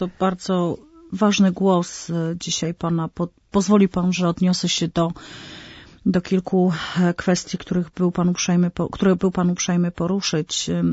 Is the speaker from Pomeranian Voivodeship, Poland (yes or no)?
no; Syców, Lower Silesian Voivodeship, Poland; Ja owszem jestem posłem z okręgu wrocławskiego, pochodzę z mojego miasteczka Syców.